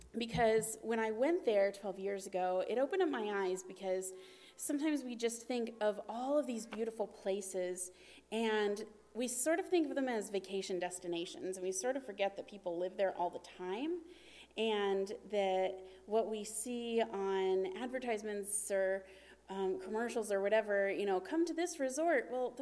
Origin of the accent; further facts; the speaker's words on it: West Virginia, United States; I grew up in West Virginia. And the roads we were on are like the roads to get to my grandparents' house.